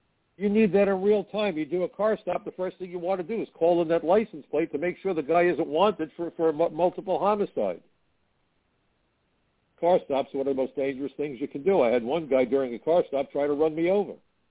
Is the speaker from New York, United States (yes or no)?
yes; New York, United States; Being a New Yorker, I can speak pretty quickly